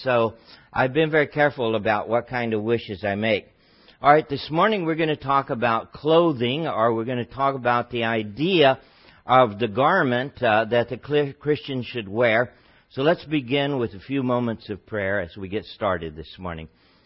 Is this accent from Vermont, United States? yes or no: no; Texas, United States; think I've lost most of the accent, working on it anyway, because people always ask you in Seattle, where are you from? And they seem to think that something is wrong with being from Texas.